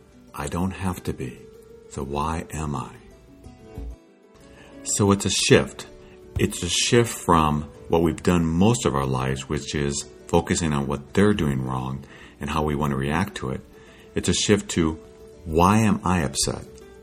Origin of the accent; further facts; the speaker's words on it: Midwest, United States; Because I was from the Midwest.